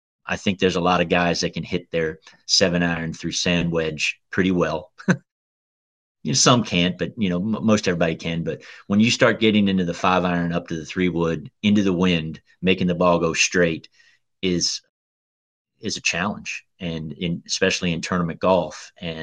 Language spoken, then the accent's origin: English; Louisiana, United States; now in Kentucky; because of the way that I grew up in Louisiana, dead flat, didn't have to worry about that a lot.